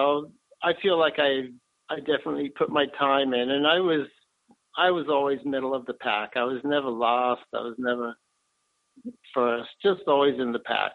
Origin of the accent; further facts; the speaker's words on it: Vancouver, British Columbia, Canada; also born or lived in England; I was born in England, and our family moved over here to Vancouver when I was nine.